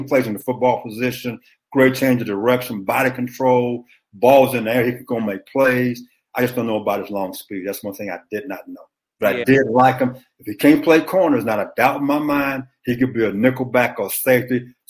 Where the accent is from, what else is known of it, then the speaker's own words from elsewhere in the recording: Beaumont, Texas, United States; I'm from Beaumont, Texas, okay?